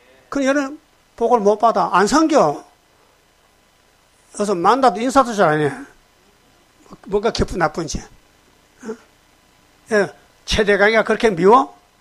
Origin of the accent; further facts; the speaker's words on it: Uiseong, North Gyeongsang, South Korea; 내 고향이 경상북도 의성이거든.